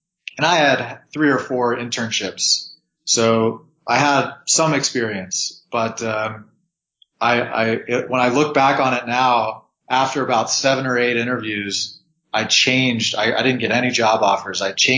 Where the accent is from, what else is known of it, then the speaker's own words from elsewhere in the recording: Midwest, United States; So I grew up in the Midwest and did a traditional kind of path.